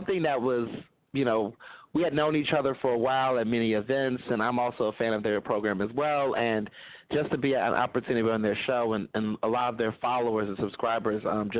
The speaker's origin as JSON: {"language": "English", "town": "Houston", "region": "Texas", "country": "United States", "tie": "born or raised there", "also_born_or_lived": "Chicago", "said": "I was born in Chicago, and I grew up in Houston, Texas."}